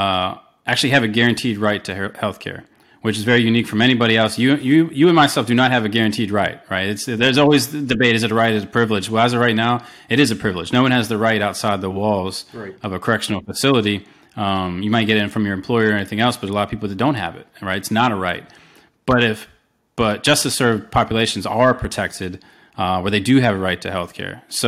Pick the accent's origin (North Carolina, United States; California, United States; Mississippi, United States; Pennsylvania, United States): Pennsylvania, United States; visiting friends in jail when I grew up outside Pittsburgh